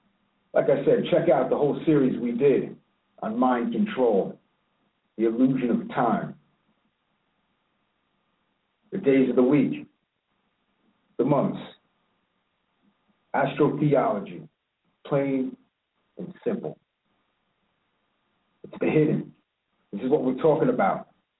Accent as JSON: {"language": "English", "town": "Long Island", "region": "New York", "country": "United States", "said": "a Long Island legend. I'm from Long Island."}